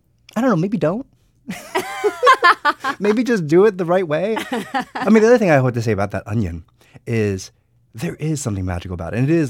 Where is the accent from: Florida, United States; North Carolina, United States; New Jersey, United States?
New Jersey, United States; So, you know, and I think I grew up in New Jersey.